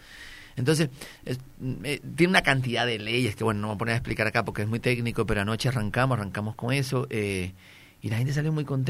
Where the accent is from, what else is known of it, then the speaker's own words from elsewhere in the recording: Cuba; now in Colombia; yo soy cubano y que vivo en Colombia